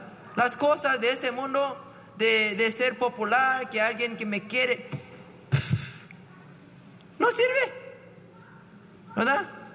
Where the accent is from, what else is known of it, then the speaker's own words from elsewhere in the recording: Cupertino, California, United States; now in Palo Alto, United States; Y pues yo crecí en Cupertino. ¿Sabes dónde está Cupertino? Está por allá.